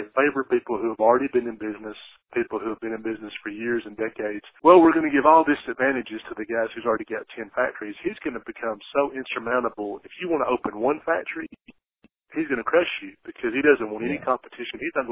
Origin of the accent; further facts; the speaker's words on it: Alabama, United States; Then, I mean, we saw that firsthand growing up in Alabama.